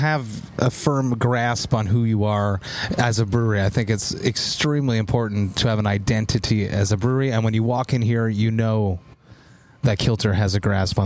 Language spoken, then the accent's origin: English; Montreal, Quebec, Canada; I'm from Montreal, right?